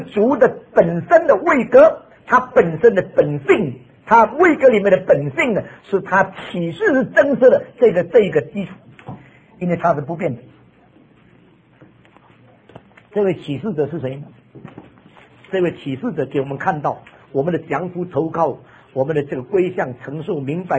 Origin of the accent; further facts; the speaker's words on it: China; 我们中国人只有我们、你们、他们，基督徒再加上一个阿门。